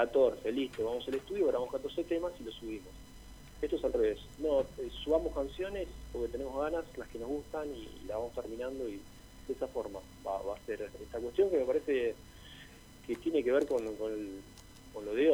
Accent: City Bell, Buenos Aires Province, Argentina; yo soy de Citibel y como que acá está la movida muy muy armada en cuanto a eso.

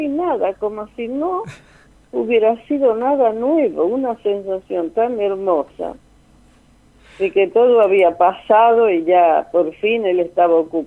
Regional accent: La Rioja, Argentina; yo soy de La Rioja y trabajaba ahí de docente y pedí el traslado hasta que me lo dieron en el año 85, en julio me vine acá

